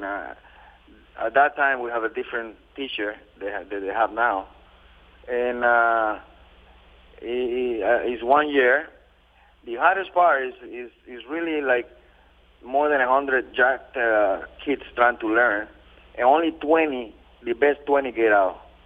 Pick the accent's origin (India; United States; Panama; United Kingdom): Panama; A lot of people get confused that they don't think I'm from Panama, because I don't have a Spanish name